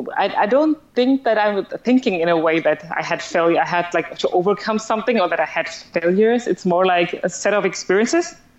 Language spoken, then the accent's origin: English; Germany; English is a second language; my parents are from Sri Lanka. I was born and raised in Germany, and I was I was growing up in a very little small town, and I was one of the very few immigrants, actually, who were living there.